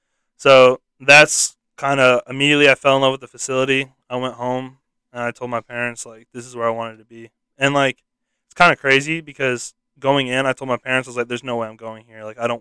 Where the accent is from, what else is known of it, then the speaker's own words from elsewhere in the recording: Alpharetta, Georgia, United States; It's in Roswell, Georgia. And I'm from Alpharetta.